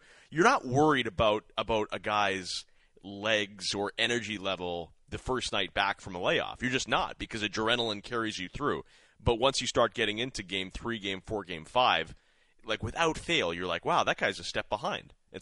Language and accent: English; Saskatchewan, Canada; so I grew up in Saskatchewan, but a lot of my family was in Alberta, cousins and stuff.